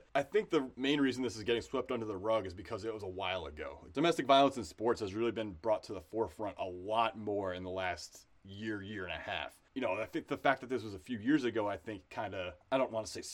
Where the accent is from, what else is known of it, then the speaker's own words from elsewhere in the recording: United States; but as an American, I got to be glad we drew Japan because we just trounced them.